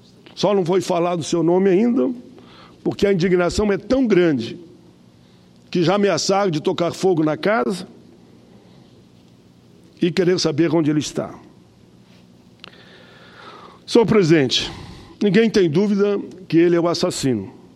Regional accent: Caxias do Sul, Rio Grande do Sul, Brazil; foram 13 dias de uma única oração na minha cidade natal, em Caxias do Sul.

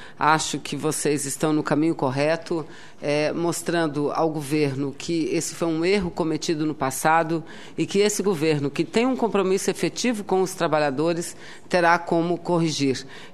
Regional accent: Amazonas, Brazil; Eu sou de um estado que não tem estrada de ferro, sou do estado do Amazonas, agora de um estado que também não tem qualquer ligação com as demais regiões do nosso país.

